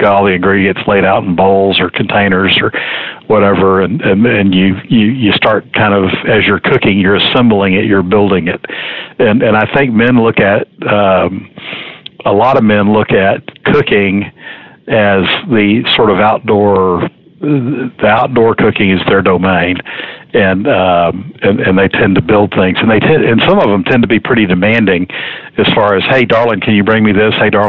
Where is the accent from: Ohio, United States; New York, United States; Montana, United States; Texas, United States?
Texas, United States; Houston; And I remember this from growing up in Houston. I'm a native Houstonian, and my parents are native Houstonians.